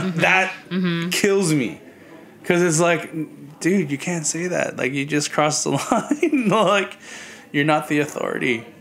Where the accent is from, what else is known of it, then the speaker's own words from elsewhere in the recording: Philippines; Like, and I don't want anyone to judge me for that because I'm Filipino.